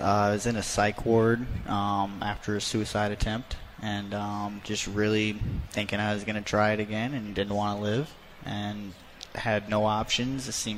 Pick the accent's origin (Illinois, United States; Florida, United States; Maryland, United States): Florida, United States; And I'm like, dude, I'm from Florida, man. So I don't even know why I'm here.